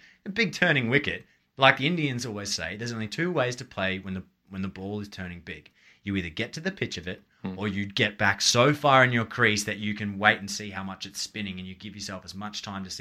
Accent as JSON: {"language": "English", "country": "Australia", "said": "I'm an Aussie."}